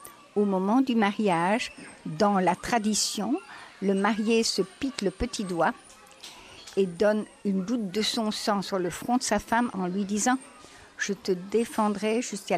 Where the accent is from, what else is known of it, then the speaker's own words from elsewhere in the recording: Liège, Wallonia, Belgium; now in India; je suis née à Liège et que j'en suis très fière. De tout mon cœur, je suis liégeoise et de tout mon cœur, je suis indienne.